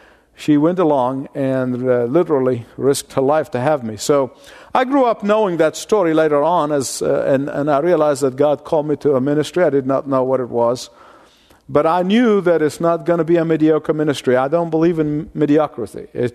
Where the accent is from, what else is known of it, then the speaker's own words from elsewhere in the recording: Egypt; And I grew up in Egypt, as some of you look at me, and if you did not know me, you would wonder if I'm a sunburned Swede with that kind of funny accent.